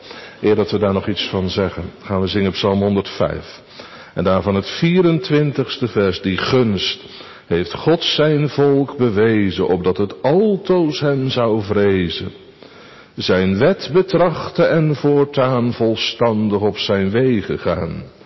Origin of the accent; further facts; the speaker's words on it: Hoogvliet, South Holland, Netherlands; In Hoogvliet, waar ik opgegroeid ben